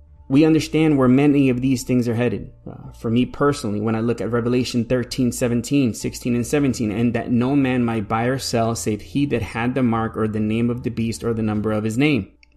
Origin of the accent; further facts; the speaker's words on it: Puerto Rico; born there; I was born in Puerto Rico.